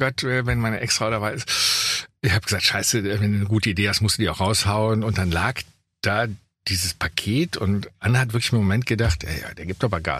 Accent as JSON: {"language": "German", "town": "Cologne", "region": "North Rhine-Westphalia", "country": "Germany", "said": "Ich komme ja aus Köln"}